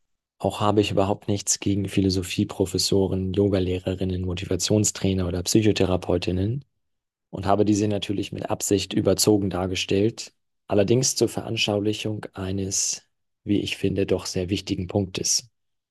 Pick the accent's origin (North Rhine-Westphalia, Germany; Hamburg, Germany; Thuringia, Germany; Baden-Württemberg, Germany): Hamburg, Germany; 2 Freunde aus meiner Heimatstadt Hamburg in Berlin zu Besuch